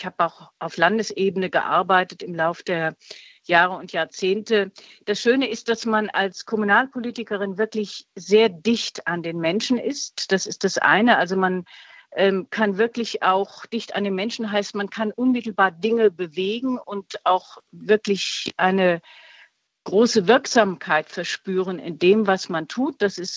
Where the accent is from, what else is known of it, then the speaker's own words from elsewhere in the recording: Radolfzell, Baden-Württemberg, Germany; Ich habe mich in meiner Heimatstadt in Radolfzell beworben, weil ich wieder nach Radolfzell zurückkommen wollte und Radolfzell am Bodensee.